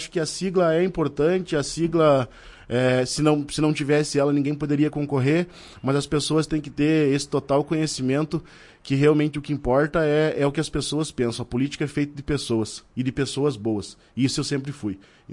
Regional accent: Guaraniaçu, Paraná, Brazil; also born or lived in Ibema / Cascavel / Toledo; now in Vacaria, Brazil; Nascido em Guaraniaçu, morei em muitas cidades, lá Ibema, Cascavel, Toledo. Então a minha infância e adolescência passei na região oeste do Paran

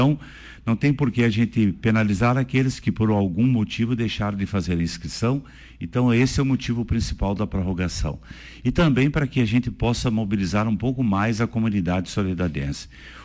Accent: Brazil; como todos nós, como bons brasileiros, nós deixamos tudo para a última hora.

